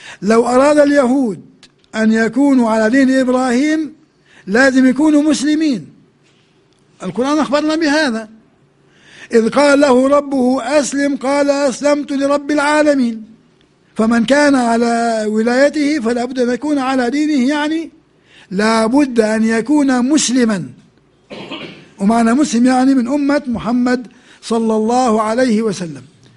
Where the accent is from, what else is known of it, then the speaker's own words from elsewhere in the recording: Jordan; born there; أنا مولود في الأردن، ليس باختياري هذا.